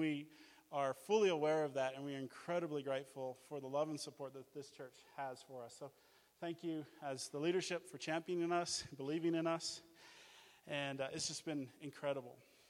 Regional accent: Colorado, United States; And I said, well, I'm originally from Colorado.

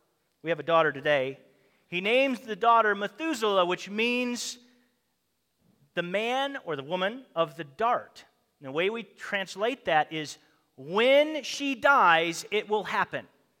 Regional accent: United States; I don't know. I'm American.

